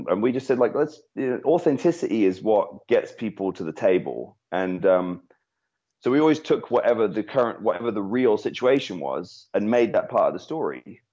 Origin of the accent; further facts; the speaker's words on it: England, United Kingdom; even though they know I'm from England, they know I don't live there.